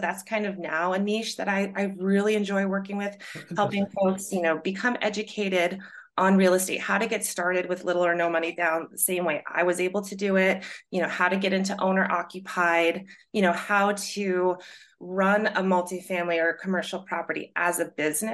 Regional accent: New Hampshire, United States; now in Brattleboro, United States; So born and bred New Englander, I grew up in New Hampshire. I moved to Brattleboro about 13 years ago.

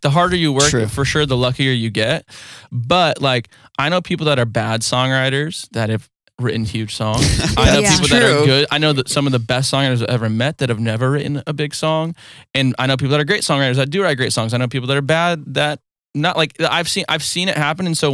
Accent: California, United States; I grew up, like we said, I grew up in Orange County

